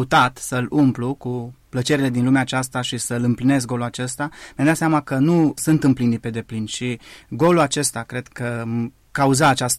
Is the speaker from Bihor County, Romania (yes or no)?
yes; Alești, Bihor County, Romania; born there; M-am născut în Bihor, în Alești, am venit în Arad la școală